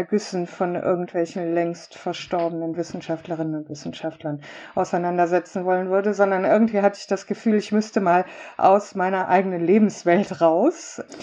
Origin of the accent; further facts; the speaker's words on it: Oldenburg, Lower Saxony, Germany; moved away as an adult; now in Munich, Germany; Und da bin ich jetzt seit 2010 hergekommen nach München, bin ich aus Oldenburg.